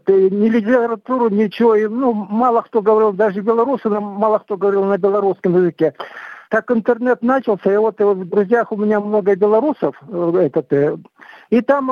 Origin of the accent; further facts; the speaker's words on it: South Kazakhstan, Kazakhstan; Я родился в Казахстане, в Южном Казахстане. Вот этот вырос там